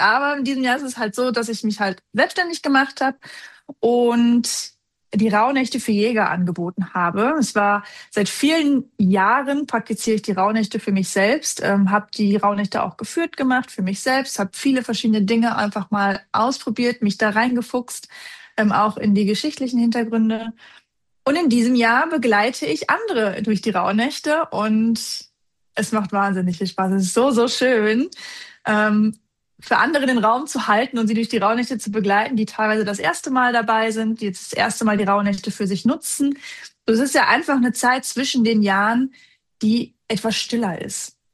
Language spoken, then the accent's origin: German; Germany; Also ich bin im Osten geboren, im Westen groß geworden